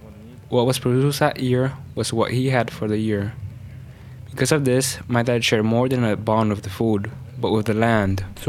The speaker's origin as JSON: {"language": "English", "town": "New York City", "region": "New York", "country": "United States", "tie": "born or raised there", "said": "My experience growing up in New York City is very different from those of my parents"}